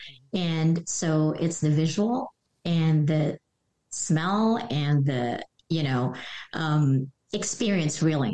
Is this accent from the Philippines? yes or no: yes; Philippines; you know, we're a Filipino. So of course we're going to have karaoke on stage.